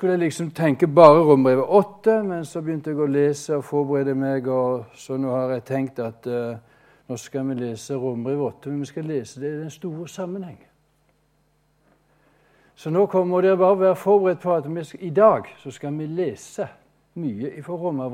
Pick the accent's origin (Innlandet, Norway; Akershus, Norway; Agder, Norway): Agder, Norway; Konsmo; jeg er sørlending, født i Indre Agder, inne i de store skoger. Ja da, 7 mil fra Kristiansand, Konsmo. Rik misjonsbygd har det vært.